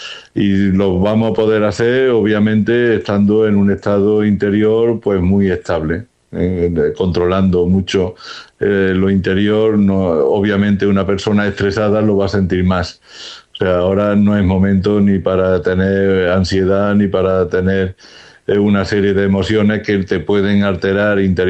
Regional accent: South, Spain; España es una tierra de calor, es una tierra caliente y sobre todo el sur, que es de donde yo soy, ¿no?

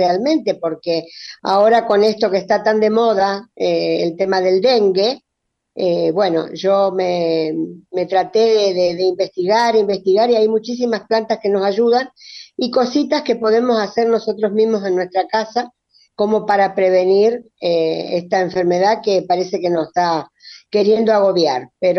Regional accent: Capilla del Monte, Córdoba, Argentina; yo soy de Capilla del Monte, pero en este momento estoy en Mendoza.

